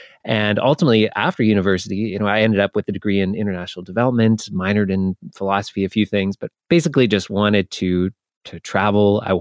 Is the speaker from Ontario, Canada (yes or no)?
no; Halifax, Nova Scotia, Canada; I grew up in Halifax, Nova Scotia, up here in Canada, and then went directly into university after I graduated high school.